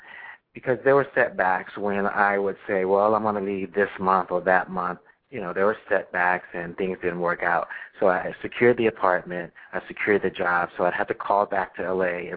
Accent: Maryland, United States; And I said, hey, I'm from Maryland. You know

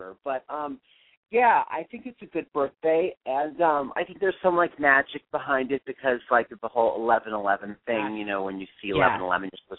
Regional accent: Pennsylvania, United States; Philadelphia University is this great college, obviously in Philly, and I'm from Pennsylvania, and I've done a bunch of programs with them.

